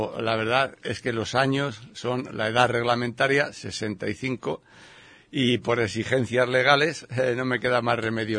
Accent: Ávila, Castile and León, Spain; Bueno, yo cuando terminé de estudiar magisterio, era una carrera que la única que podía estudiar en mi pueblo, en Ávila.

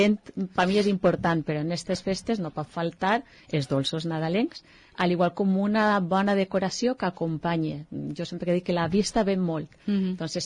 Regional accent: Oliva, Valencian Community, Spain; Jo sempre dic que el meu poble sempre m'ha apoyat en tot el que ha fet

